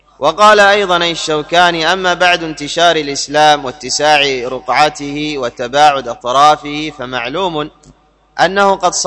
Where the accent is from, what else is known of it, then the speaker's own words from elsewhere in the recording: Yemen; عندنا في اليمن، معلوم من هو ولي أمرنا في اليمن ورئيسنا معلوم